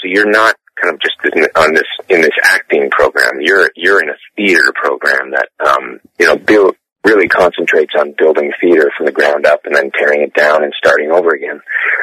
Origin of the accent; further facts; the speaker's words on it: Green Bay, Wisconsin, United States; But, I'm from Green Bay